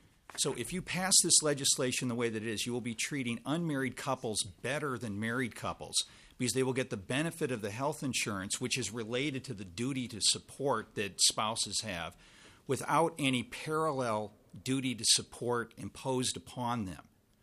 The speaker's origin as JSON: {"language": "English", "town": "Mound", "region": "Minnesota", "country": "United States", "tie": "born or raised there", "moved": "as an adult", "said": "And I grew up in Mound, and I know I live out of state now, but I just wanted to make everyone know of my Minnesota connections here."}